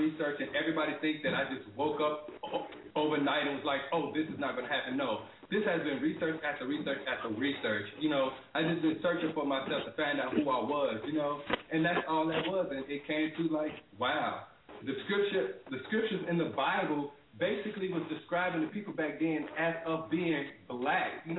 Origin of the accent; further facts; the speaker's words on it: Chicago, Illinois, United States; now in Alabama, United States; I am from the south side of Chicago. They don't play that shit there. You're not going to just be walking in no hood dressed like no girl.